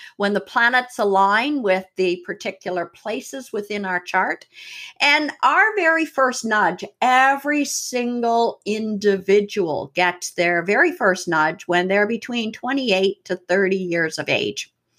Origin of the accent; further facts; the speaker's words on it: Newfoundland and Labrador, Canada; moved away; also born or lived in Nova Scotia; I'm a newfie. So I never knew anything about astrology growing up in Newfoundland. Moved to Nova Scotia